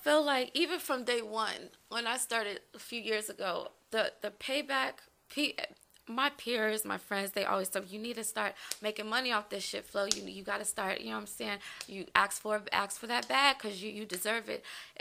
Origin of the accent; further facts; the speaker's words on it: Woodbridge, Virginia, United States; I'm from Woodbridge. Mm. You know, this is my hood. I moved here when I was like 5 or 6.